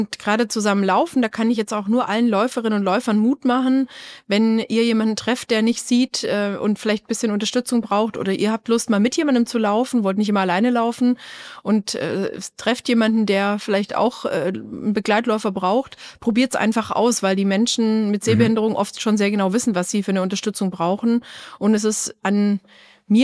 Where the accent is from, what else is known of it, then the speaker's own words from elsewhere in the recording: Swabia, Germany; now in Munich, Germany; Ich komme aus Schwaben, wohne in Bayern schon seit dem Studium, habe im Olympischen Dorf gewohnt als Studentin.